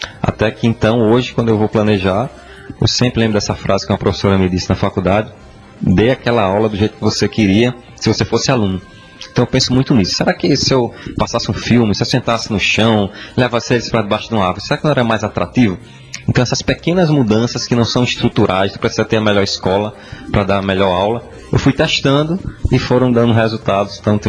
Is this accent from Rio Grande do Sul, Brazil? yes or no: no; Pernambuco, Brazil; na Mata Norte, que é de onde eu venho